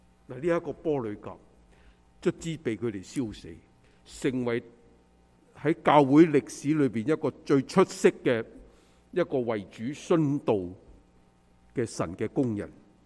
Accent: China; 所以我们中国人都大家都熟了

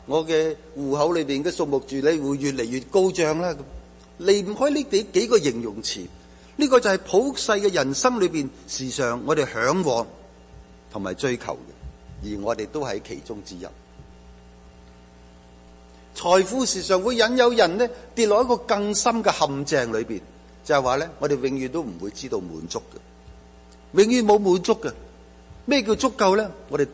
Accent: China; 所以我中国人有一句说话成日讲，叫做聪明反被聪明误

